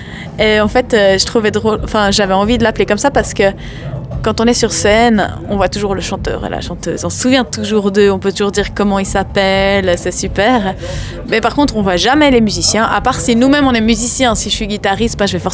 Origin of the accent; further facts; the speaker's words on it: Yverdon, Vaud, Switzerland; en fait, on est tous d'Yverdon, donc... Dans la musique, le monde est assez petit, puis encore plus à Yverdon.